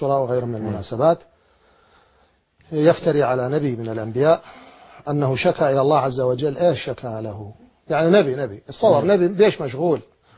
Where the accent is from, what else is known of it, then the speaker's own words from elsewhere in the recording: Iraq; أنا ما معروف عندنا بالعراق،